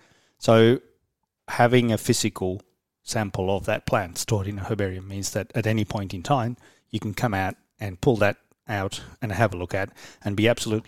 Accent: Spain; moved away as an adult; now in Australia; Well, I was originally born in Spain and spent the first 18 years of my life in there. And I came to Australia just in time to start uni.

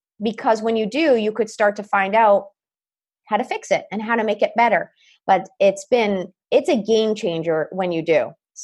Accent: East Coast, United States; now in Nashville, United States; when I grew up in the East Coast, we had 30 minutes to eat a lunch, which really meant 15 by the time you got it and sat down. So you ate quick. And then when I moved to Nashville

